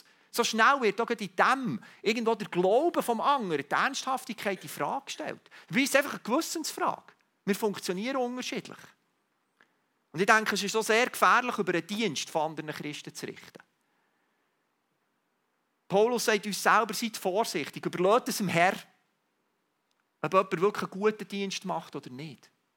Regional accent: Switzerland; Auch als Schweizer, auch wenn wir so neutral sind

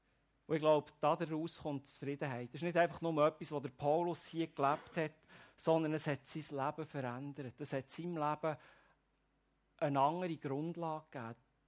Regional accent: Switzerland; wir als Schweizer, wir könnten fast alle in diese Kerbe schlau sagen, wir sind so überreich beschenkt.

